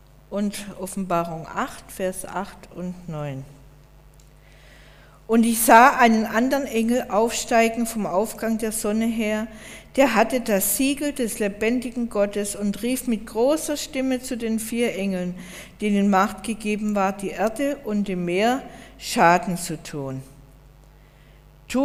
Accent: Southern Germany, Germany; ich bin mehr eine Landratte, ja, ich komme aus Süddeutschland, ich liebe mehr die Berge und fühle mich da geschützt

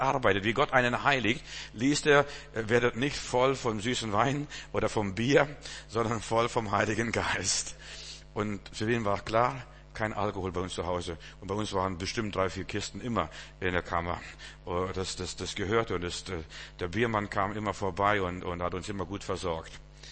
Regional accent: Russia; Meine Schwester, wir kommen ja aus Russland.

